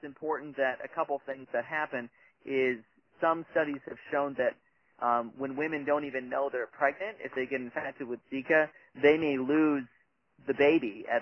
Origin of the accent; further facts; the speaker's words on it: Minnesota, United States; And I'm originally from the Midwest, and I can tell you, in Minnesota, those summers, I would get eaten alive too.